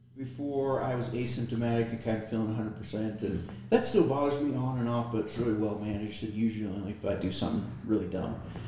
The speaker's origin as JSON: {"language": "English", "town": "Amarillo", "region": "Texas", "country": "United States", "tie": "born or raised there", "said": "Amarillo, Texas. Yeah, I grew up in Amarillo."}